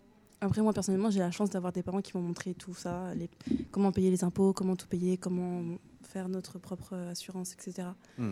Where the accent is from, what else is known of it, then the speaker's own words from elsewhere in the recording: Pithiviers, Centre-Val de Loire, France; moi, je venais de Pithiviers, 45, et je suis partie complètement loin, à Gien.